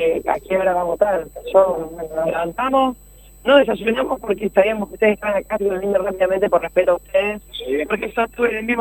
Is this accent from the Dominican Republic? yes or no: no; Argentina; como somos los argentinos siempre